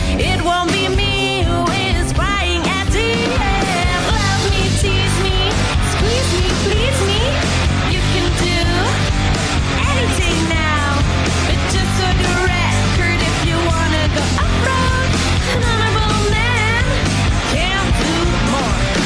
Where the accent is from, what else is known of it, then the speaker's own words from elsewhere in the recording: Ghent, Flanders, Belgium; Ja, ik ben van Gent bijvoorbeeld.